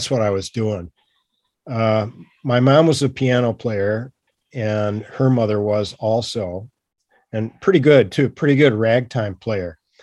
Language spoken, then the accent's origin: English; Ann Arbor, Michigan, United States; moved away as an adult; now in Australia; Yeah, that's right. I born and raised in Ann Arbor. And, you know, my dad worked at the university there, and I was there up through high school and a couple of years at the University of Michigan, and then I went to Australia.